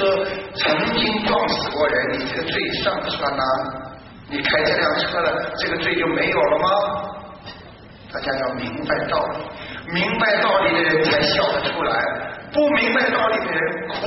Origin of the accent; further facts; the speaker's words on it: China; 我们中国人也是的，到了一个教堂人家说啊你是有罪而来